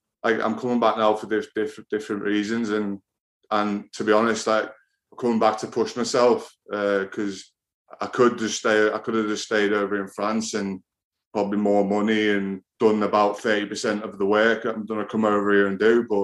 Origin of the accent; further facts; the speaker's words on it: England, United Kingdom; as a kid growing up in England